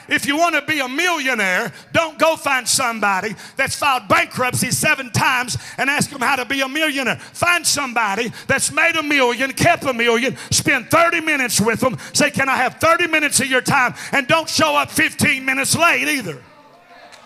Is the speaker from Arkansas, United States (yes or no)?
yes; Arkansas, United States; I'm really glad I'm from Arkansas.